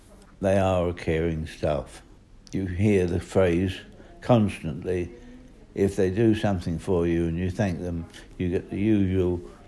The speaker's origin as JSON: {"language": "English", "region": "London", "country": "United Kingdom", "said": "I'm from East London. We had a shop in Canning Town, East 16."}